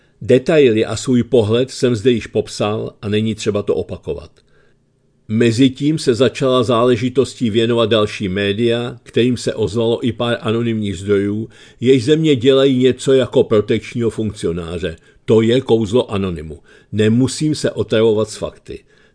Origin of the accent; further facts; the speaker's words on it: Brno, South Moravian Region, Czechia; Zůstávám na kraji, to je moje hlavní pracovní náplň a v Jundrově, odkud pocházím, chci i nadále pokračovat v práci pro městskou část.